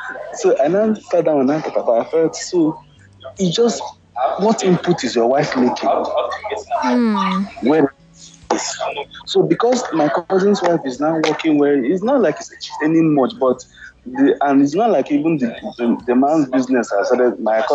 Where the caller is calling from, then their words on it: Canada; Yeah, I'm calling from Canada.